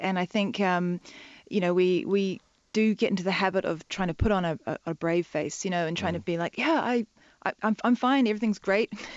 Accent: New Zealand; also born or lived in London; New Zealand.

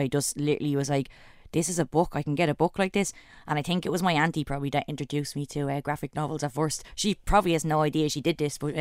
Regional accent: Dublin, Leinster, Ireland; I'm an author and illustrator and I'm from Coolock, Dublin

